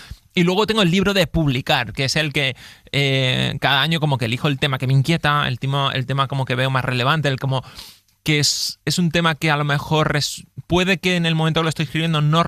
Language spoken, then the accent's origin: Spanish; Mijas, Andalusia, Spain; Yo sigo viviendo en mi ciudad, soy de Fuengirola, Mijas, soy de Fuengirola, Mijas, en realidad más Mijas